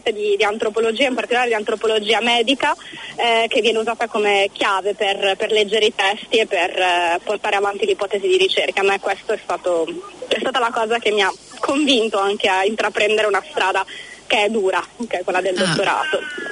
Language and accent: Italian; Milan, Lombardy, Italy; now in New Zealand; Sono di Milano.